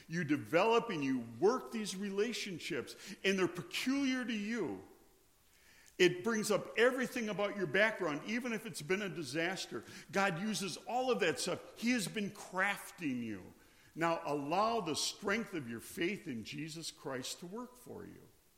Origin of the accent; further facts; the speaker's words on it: Wisconsin, United States; Now, I grew up in Wisconsin. I love snow shoveling.